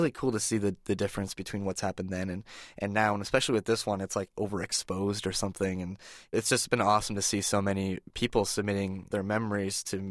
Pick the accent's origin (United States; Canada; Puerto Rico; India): Canada; Yeah, I'm a hockey fan, yeah. I'm from Canada, right?